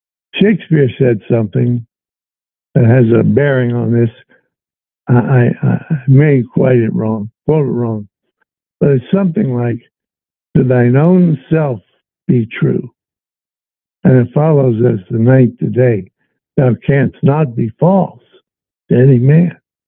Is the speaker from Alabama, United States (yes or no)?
no; Virginia, United States; moved away; I'm from Virginia. So I pay a little attention, not that much, to what's going on there. I still have friends back there.